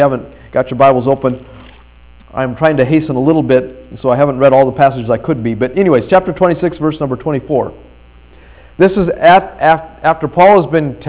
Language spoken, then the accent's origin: English; Colorado, United States; I'm from Colorado, that would be cool.